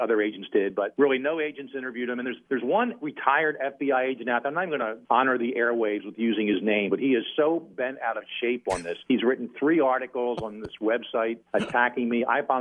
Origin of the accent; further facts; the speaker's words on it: Philadelphia, Pennsylvania, United States; Book one is the coming of age years. It's a kid growing up in Philly, quite frankly, running from the cops sometimes from doing silly things at the schoolyard, nothing heavy duty.